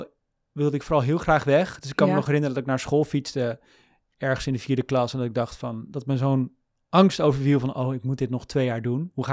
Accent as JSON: {"language": "Dutch", "town": "Alphen aan den Rijn", "region": "South Holland", "country": "Netherlands", "tie": "born or raised there", "said": "Dus ik ben opgegroeid in Alphen aan den Rijn. Dat ligt er midden in de Randstad. Ik vond het daar heel saai."}